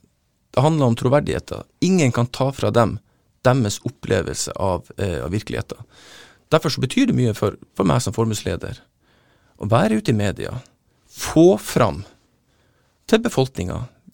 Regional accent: Lødingen, Nordland, Norway; hjemme på Lødingen, der jeg vokste opp

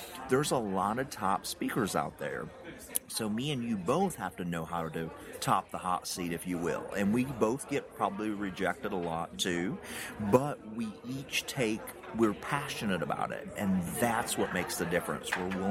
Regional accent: United States; accent: Tennessee-Georgia mixture; So I'm a pretty simple guy. As you can tell by my accent, I'm country.

